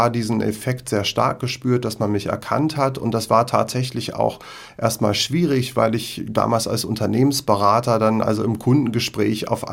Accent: Göttingen, Lower Saxony, Germany; in meiner Heimatstadt Göttingen

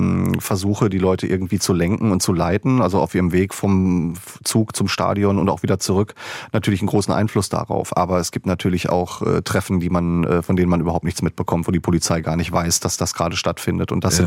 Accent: North Rhine-Westphalia, Germany; now in Dortmund, Germany; Ja, da ich ja gebürtig aus dem Sauerland bin, ist da schon eher Schalke geprägt, das Umfeld.

